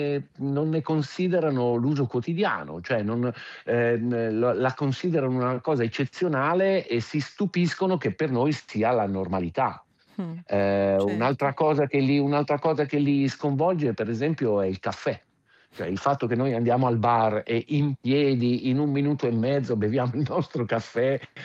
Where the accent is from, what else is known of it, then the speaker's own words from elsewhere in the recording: Milan, Lombardy, Italy; perché io sono milanese, vedere gente che apprezza la mia città mi fa ovviamente piacere